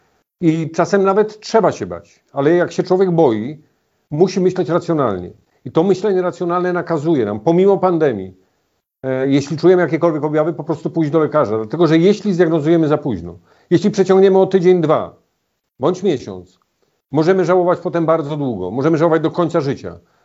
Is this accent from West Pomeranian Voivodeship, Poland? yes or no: yes; Radowo Małe, West Pomeranian Voivodeship, Poland; Ja osobiście wychowałem się w Radowie Małym, pewnie część z Państwa wie, gdzie to jest. Urodziłem się w Resku, biegałem po ulicach Łobza, potem lata szkolne w Darłowie, w Koszalinie, studia w Szczecinie.